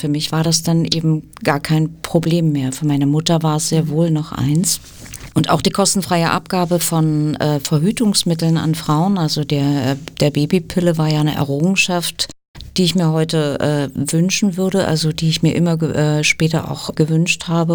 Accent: Germany; Ich bin ja in der DDR groß geworden. Ich bin Jahrgang 62

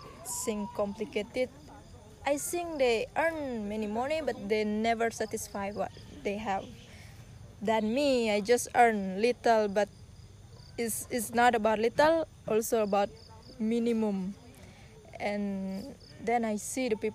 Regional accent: Bali, Indonesia; I am originally Balinese. I'm from Bali

